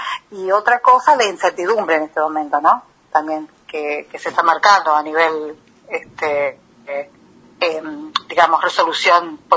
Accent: Tigre, Buenos Aires Province, Argentina; now in Pinamar, Argentina; Cuando vengo aquí, o sea, de donde yo vengo, que es zona norte, partido de Tigre, San Fernando

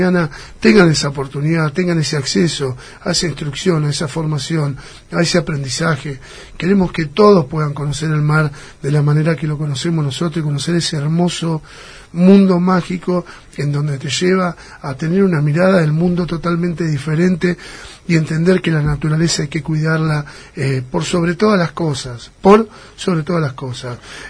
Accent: Pinamar, Buenos Aires Province, Argentina; somos jóvenes, somos ciudadanos de Pinamar, que estamos ligados al mar.

